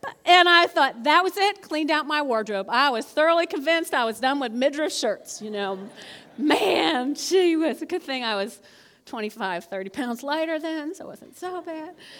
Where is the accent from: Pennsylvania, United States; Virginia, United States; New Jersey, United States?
New Jersey, United States; now they were all from Oklahoma, Alabama, and I'm like, huh? I'm from New Jersey, you know.